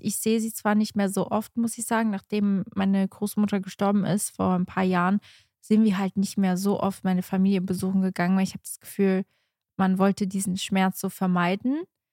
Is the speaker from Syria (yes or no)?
no; Lagos, Algarve, Portugal; weil das ist mein Heimatsort, das ist mein Geburtsort und das ist ja auch der Grund, wieso wir es in Portugal machen.